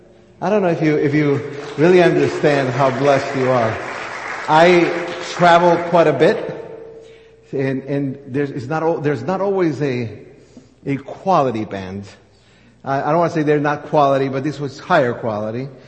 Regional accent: Guatemala; I was raised in Guatemala for about 13 years, I come from a Pentecostal background.

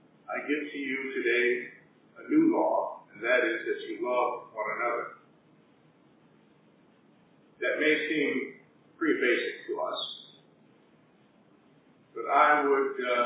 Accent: United States; A lot of us don't like it because we're American.

